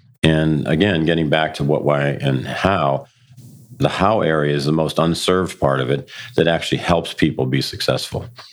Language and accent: English; Detroit, Michigan, United States; And I grew up in the city of Detroit. And so the neighborhood that I lived in was called a near Northwest ghetto by Time magazine